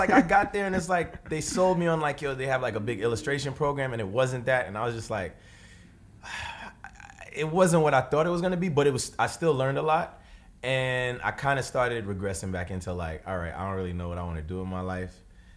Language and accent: English; Brooklyn, New York, United States; I'm from East Flatbush. I'm from the Caribbean epicenter of Brooklyn, 46th and Church.